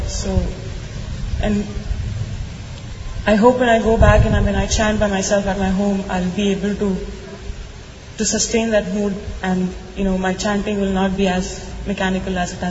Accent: Chicago, Illinois, United States; Hare Krishna. … from Chicago.

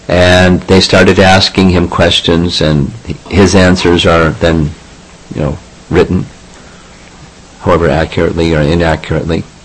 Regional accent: United States; as a little kid growing up in America

